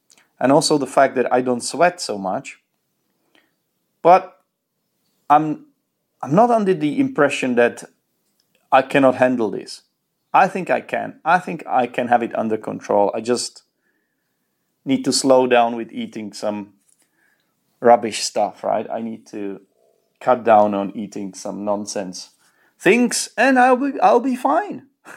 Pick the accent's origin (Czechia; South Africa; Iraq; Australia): Czechia; But, you know, I'm Czech. I'm from the Czech Republic.